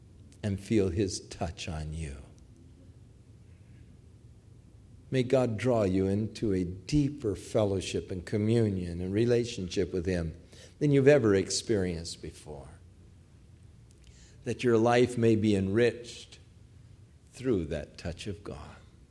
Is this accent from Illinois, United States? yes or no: no; Ventura, California, United States; When I grew up in Ventura, the population was just 5,800 people.